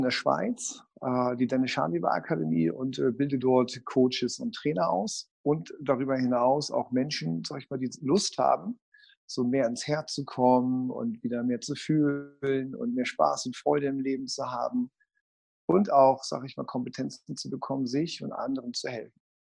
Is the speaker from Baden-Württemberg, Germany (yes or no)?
no; Hamburg, Germany; Ich bin ja Hamburger Jung, ne?